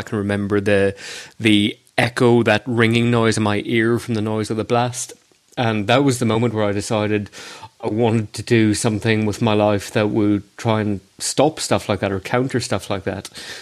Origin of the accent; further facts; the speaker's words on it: Belfast, Northern Ireland, United Kingdom; growing up in Belfast and in Northern Ireland, then there was the natural interest in crime and terror. I was born in 79 and went to school at St. Malachy's College just off Carlisle Circus in the 90s.